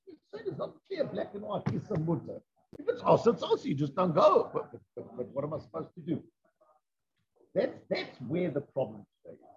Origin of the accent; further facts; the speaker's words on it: South Africa; When I grew up in South Africa